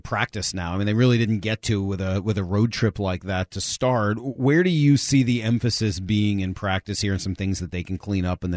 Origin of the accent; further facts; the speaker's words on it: Northeast, United States; I grew up in the Northeast watching hockey